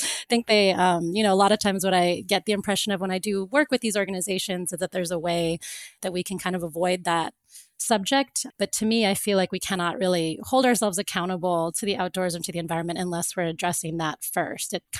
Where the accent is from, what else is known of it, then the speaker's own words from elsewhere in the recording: Florida, United States; I know for me, when I grew up in Florida, and it was just pretty much standard